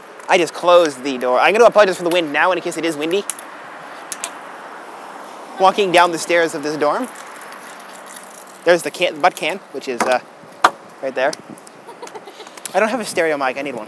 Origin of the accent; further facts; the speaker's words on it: Canada; now in Ottawa, Canada; I'm a Canadian by right.